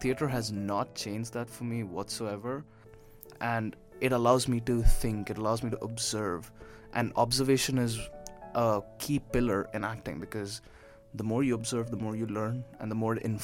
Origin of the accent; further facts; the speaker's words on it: India; I'm an Indian I live in an Arab Gulf society, and there are some expectations levied upon me as a person.